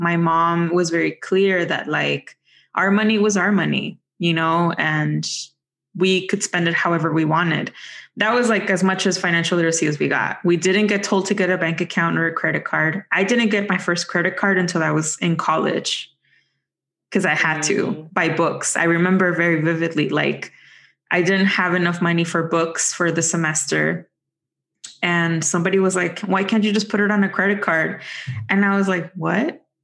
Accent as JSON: {"language": "English", "country": "Mexico", "tie": "born or raised there", "second_language": "English", "said": "I was growing up poor in another country. So I grew up in Mexico, as all of you know."}